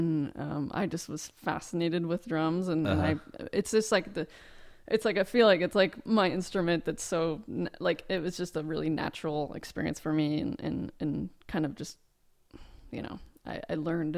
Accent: Littleton, Colorado, United States; In Littleton, Colorado.

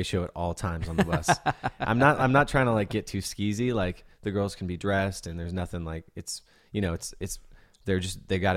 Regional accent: Bellingham, Washington, United States; I'm from Bellingham.

